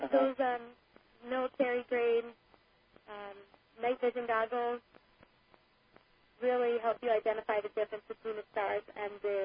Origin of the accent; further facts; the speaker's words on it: Connecticut, United States; from Connecticut.